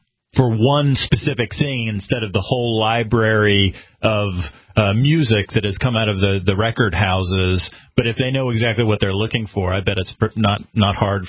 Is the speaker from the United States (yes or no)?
yes; United States; Oftentimes, as an American, you can't see things.